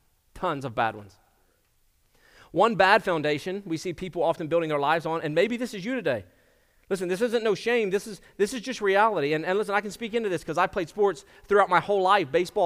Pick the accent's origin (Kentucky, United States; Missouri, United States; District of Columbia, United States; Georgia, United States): Kentucky, United States; accent: Kentucky; If you didn't know it, I'm from Kentucky originally. That's where I grew up. Maybe you can hear it. A little bit of my accent has kind of become more Virginian in the last few years